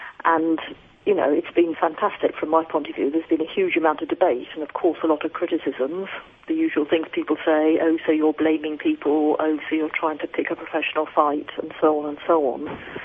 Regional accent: United Kingdom; Again, remember, I'm a Brit.

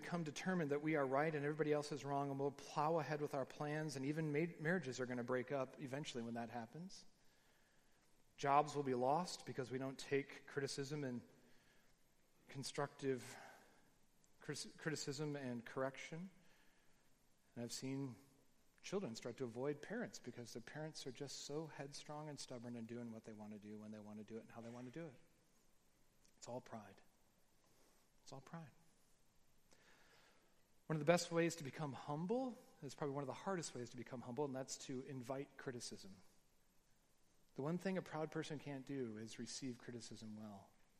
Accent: United States; I told him that I was from America

